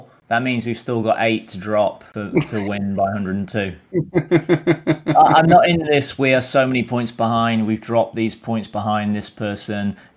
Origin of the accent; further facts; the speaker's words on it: United Kingdom; we're British